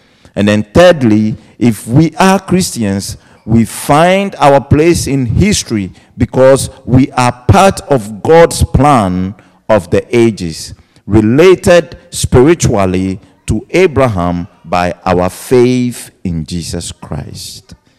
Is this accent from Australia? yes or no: no; Ghana; Not because I am Ghanaian and Ghanaian do certain things, that's what I do.